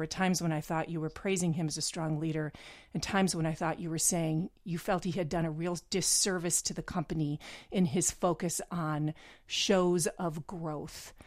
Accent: Midwest, United States; Jeff, I grew up in the Midwest where similar to the GE type of story

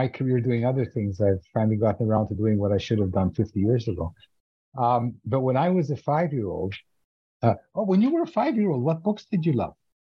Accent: Canada; I grew up in Canada on Madeline.

